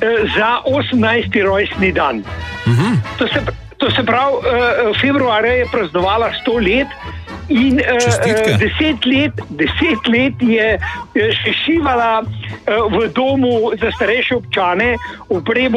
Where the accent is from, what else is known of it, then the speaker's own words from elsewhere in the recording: Polhov Gradec, Central Slovenia, Slovenia; Jaz sem sicer iz Polha Gradca, to se pravi na obočju Vrhnike, ampak moja mama je bila doma iz Idrije.